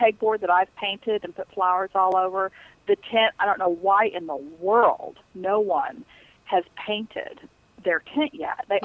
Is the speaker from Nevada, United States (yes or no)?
no; San Antonio, Texas, United States; I'm from San Antonio, Texas.